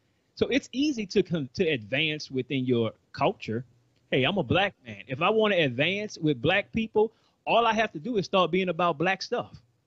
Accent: New Orleans, Louisiana, United States; now in Texas, United States; See, I'm originally from New Orleans. You know, I think I'm losing my accent a little bit after being in Texas.

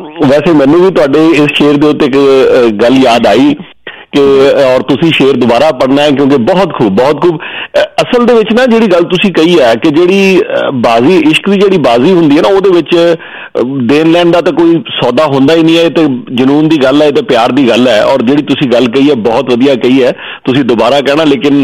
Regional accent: Punjab, India; ਆਪਣੇ ਆਪ ਅਸੀਂ ਵੀ ਕਹਿੰਦੇ ਹਾਂ ਜੈ ਪੰਜਾਬੀ, ਅਸੀਂ ਵੀ ਕਹਿੰਦੇ ਹਾਂ ਅਸੀਂ ਪੰਜਾਬੀ ਹਾਂ

